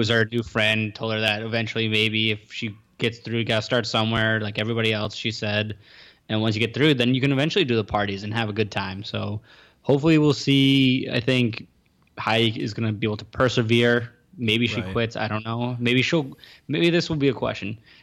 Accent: Pittsburgh, Pennsylvania, United States; I'm from Pittsburgh. Steel country.

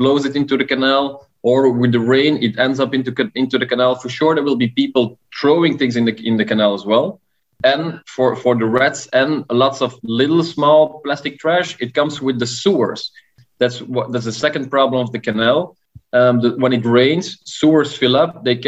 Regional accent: Brussels, Belgium; English is a second language; I'm from Brussels. I was born and raised here

